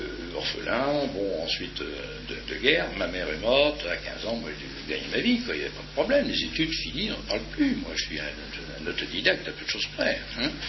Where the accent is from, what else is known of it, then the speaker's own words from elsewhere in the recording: Poitiers, Nouvelle-Aquitaine, France; dans ma ville natale à Poitiers